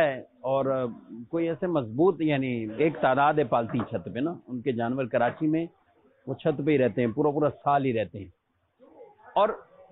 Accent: Karachi, Sindh, Pakistan; اصل میں ہم کراچی والے ہیں نا

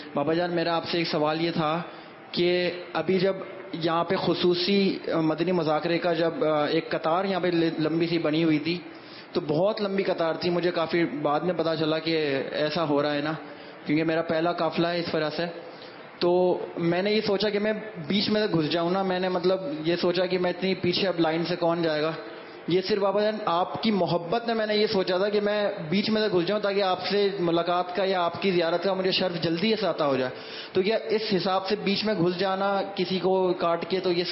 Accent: Hyderabad, Sindh, Pakistan; میں حیدرآباد سے تعلق رکھتا ہوں

